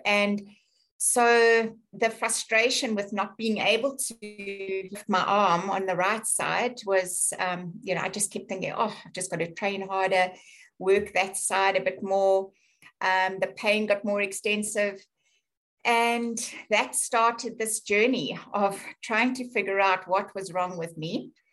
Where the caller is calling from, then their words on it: Pietermaritzburg, KwaZulu-Natal, South Africa; Yes, I'm calling in from South Africa. So I'm in one of the small towns called Pietermaritzburg.